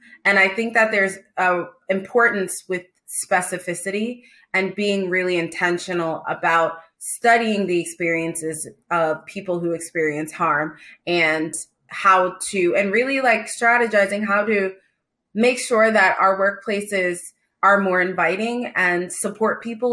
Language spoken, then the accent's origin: English; Virginia, United States; also born or lived in Texas / Delaware / Minnesota / Middle East; So I was born in Texas and we moved to Delaware. We lived in Minnesota. I spent most of I say I'm from Virginia because that's where I spent most of my time.